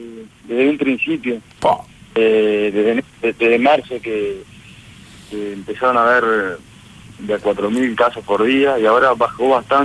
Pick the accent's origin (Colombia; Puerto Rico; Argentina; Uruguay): Uruguay; Somos 4 uruguayos.